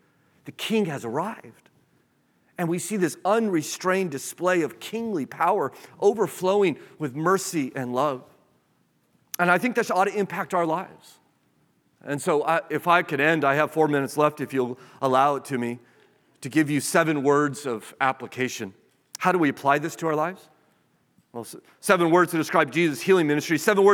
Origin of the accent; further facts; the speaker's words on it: United States; perhaps because I'm an American, it was free, right?